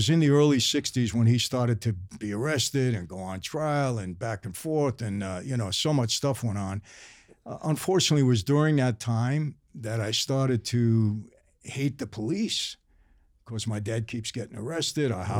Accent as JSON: {"language": "English", "town": "Brooklyn", "region": "New York", "country": "United States", "said": "And I'm from Brooklyn originally."}